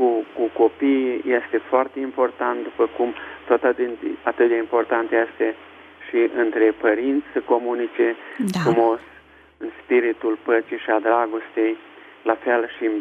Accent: Romania; also born or lived in United States; am crescut în România cu ajutorul Domnului

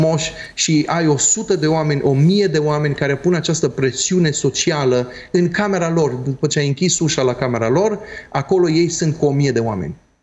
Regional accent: Aiud, Alba County, Romania; Eu când am crescut la blocuri în Aiud

